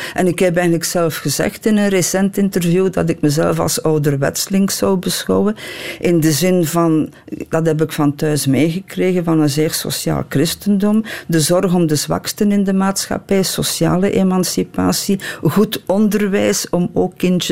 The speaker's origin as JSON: {"language": "Dutch", "town": "Kortrijk", "region": "West Flanders", "country": "Belgium", "said": "ik kom dus uit het Kortrijkse, uit Hagelbeke bij Kortrijk."}